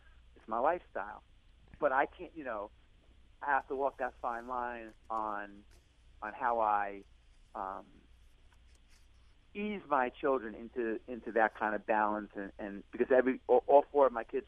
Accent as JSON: {"language": "English", "town": "Long Island", "region": "New York", "country": "United States", "tie": "born or raised there", "said": "I grew up in Long Island, you know, from a working-class family, but just a completely different atmosphere, loving parents, still married 60 plus years."}